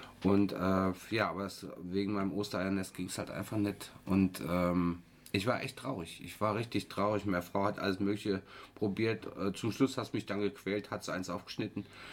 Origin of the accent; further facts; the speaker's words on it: Saarland, Germany; Ich war am Wochenende in meiner alten Heimat in Schland im Saarland